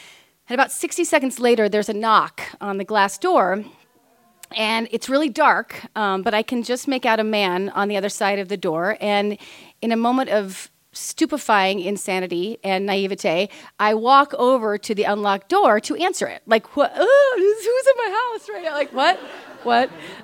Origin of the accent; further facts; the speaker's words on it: Kansas, United States; She was from Kansas. We're from Kansas. I mean, we don't know these things.